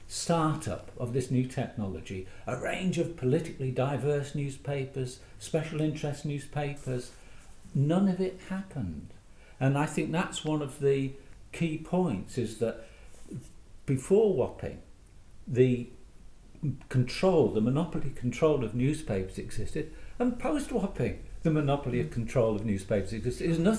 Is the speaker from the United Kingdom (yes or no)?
yes; Yorkshire and the Humber, United Kingdom; during the miners' strike, I come from Yorkshire, and during the miners' strike